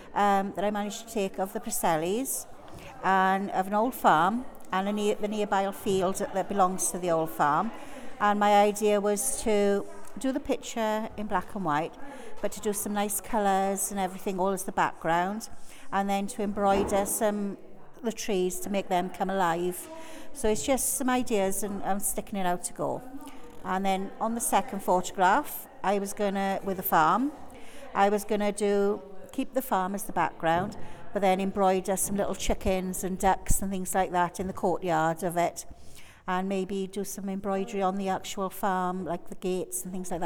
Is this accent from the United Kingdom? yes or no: yes; Puncheston, Wales, United Kingdom; I'm from Puncheston.